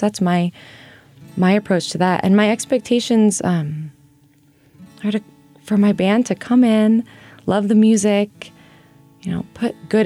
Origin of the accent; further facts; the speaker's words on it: Mount Shasta, California, United States; There was a lot of music in my school growing up in Mount Shasta, California.